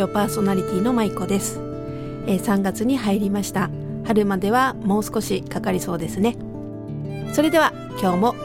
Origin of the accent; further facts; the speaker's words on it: Kobe, Hyogo, Japan; 私が神戸出身なんですけれども